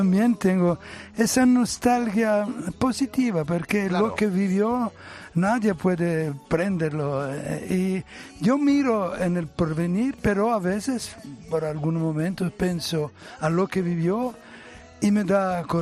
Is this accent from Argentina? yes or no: no; Italy; Spanish is a second language; Sí, me sorprendió el hecho que... comprendía la idioma, siendo italiano. Yo temía que sería un problema, y no, al contrario, me adapté muy, muy rápido, y así me vino la gana de grabar más en español